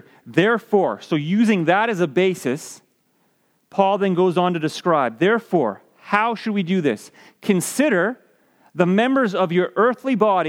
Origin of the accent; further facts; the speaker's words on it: Canada; that because we knew, as Canadians, that people like us. So we wore that citizenship proudly. We said, we're from Canada.